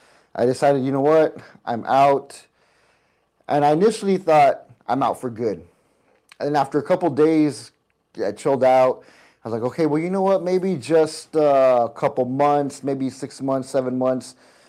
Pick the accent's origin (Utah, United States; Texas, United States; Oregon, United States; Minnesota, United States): Texas, United States; Alamo; I'm originally from Alamo, Texas.